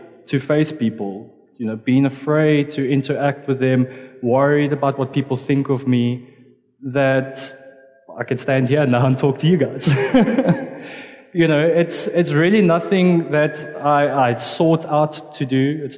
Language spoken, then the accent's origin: English; Pretoria, Gauteng, South Africa; Hi. Just a quick introduction of myself. I'm from Pretoria